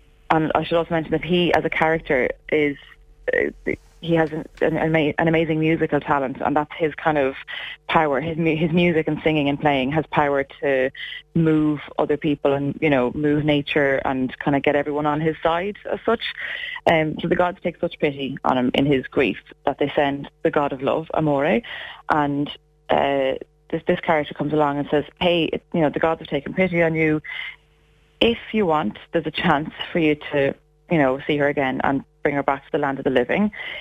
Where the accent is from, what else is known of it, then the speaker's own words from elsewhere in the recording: Celbridge, Leinster, Ireland; one in my hometown of Selbridge in Kildare